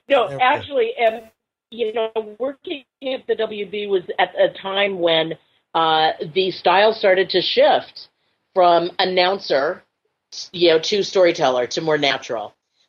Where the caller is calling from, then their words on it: Burbank, California, United States; From beautiful downtown Burbank, actually.